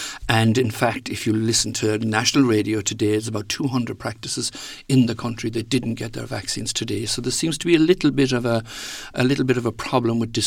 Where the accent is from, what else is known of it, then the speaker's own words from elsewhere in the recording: County Clare, Ireland; when I grew up in Clare, it was a very minority sport, because during the 50s, 60s and 70s